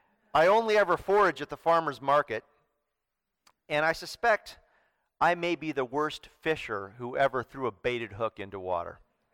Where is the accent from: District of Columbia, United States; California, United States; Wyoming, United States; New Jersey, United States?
California, United States; Mendocino; But even though I grew up in Mendocino, and I still spend a fair amount of time up on the North Coast